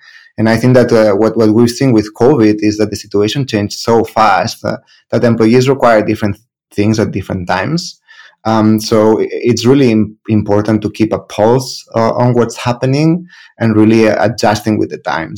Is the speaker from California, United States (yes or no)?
yes; San Francisco, California, United States; moved away as an adult; also born or lived in Spain / Netherlands; I'm from San Francisco. I started around 15 years ago my career in recruitment as well. Started in recruitment on the agency side in Spain, and then later on moved to the Netherlands, where I spent 10 years of my career.